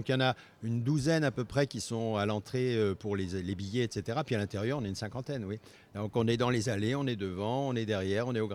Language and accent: French; Paris, Île-de-France, France; mais moi, je viens de Paris, voilà, c'est tout à fait différent.